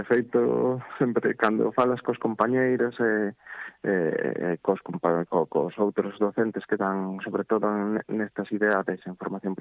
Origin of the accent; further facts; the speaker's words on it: Lugo, Galicia, Spain; como son de Lugo, xa, bueno, xa era coñecedor de primeiro da situación do centro